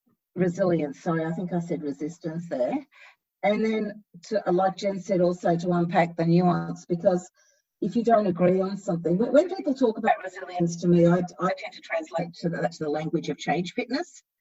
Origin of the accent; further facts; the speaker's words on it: Melbourne, Victoria, Australia; my hometown of Melbourne, which is where I am right now and I love.